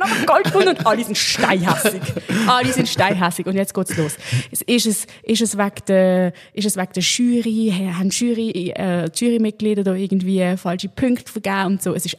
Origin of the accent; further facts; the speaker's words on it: Basel, Basel-Stadt, Switzerland; ich würde jetzt nicht als Baslerin wahrscheinlich an die Luzernenfasnacht